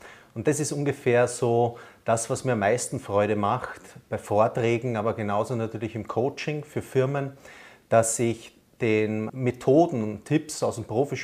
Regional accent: Vienna, Austria; now in Rosenheim, Germany; ich bin ja Wiener und darf in Rosenheim leben und das macht mir eine Riesenfreude in Bayern.

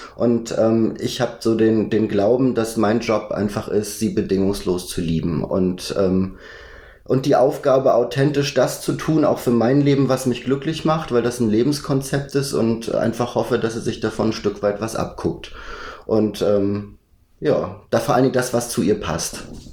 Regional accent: Schleswig-Holstein, Germany; bis ich 19 war, bin ich dort auf dem Dorf groß geworden. Bin zwar in Lübeck zur Schule gegangen

